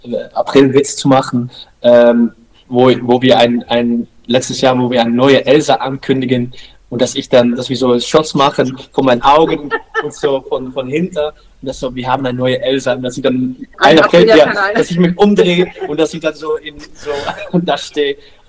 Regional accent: Netherlands; German is a second language; now in Hamburg, Germany; Ich meine, ich komme natürlich aus Holland, das hört man auch. Und ich werde auch wieder zurück nach Holland gehen, wenn die Möglichkeiten da sind.

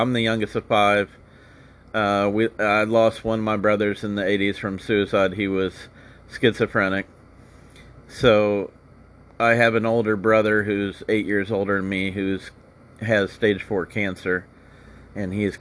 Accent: Indianapolis, Indiana, United States; I'm the youngest of five. We're from Indianapolis. My dad's from Chicago.

